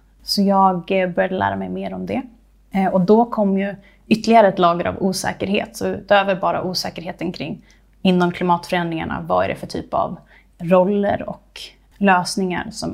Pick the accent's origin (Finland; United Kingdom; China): China; also born or lived in Beijing, China; now in Sweden; Jag växte upp i Kina och blev ganska starkt påverkad av skillnaden i levnadsförhållanden som jag såg så nära inpå. Dels när vi reste runt, men också när vi bodde i Beijing.